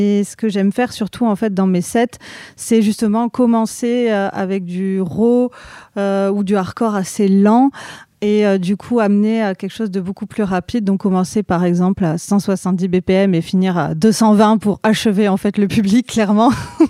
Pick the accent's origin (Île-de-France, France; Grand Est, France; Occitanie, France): Occitanie, France; Toulouse; en tant que Toulousaine et avoir commencé mes soirées